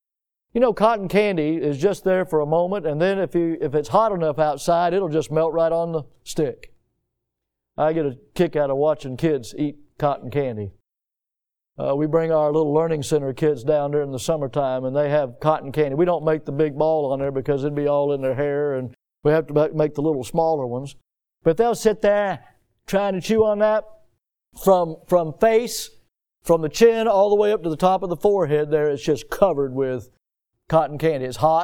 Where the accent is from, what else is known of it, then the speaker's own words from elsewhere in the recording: the South, United States; When you're done, I'm from the South. We are allowed to do that.